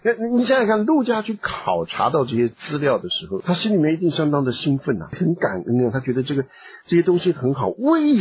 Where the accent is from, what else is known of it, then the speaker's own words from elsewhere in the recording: China; 我们中国人也是一样的，史记怎么写的，对吧？